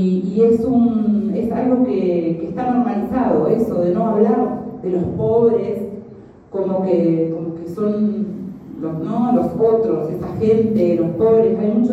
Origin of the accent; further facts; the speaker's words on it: Argentina; yo me crié en un asentamiento en Argentina, en una villa, y sé de qué se trata. Y bueno, hoy hace 7 años que vivo en un asentamiento